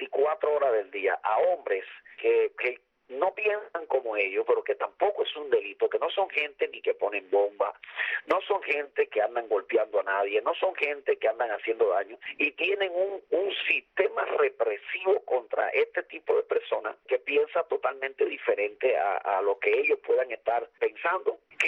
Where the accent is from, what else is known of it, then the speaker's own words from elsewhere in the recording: Cuba; como ciudadano cubano uno se indigna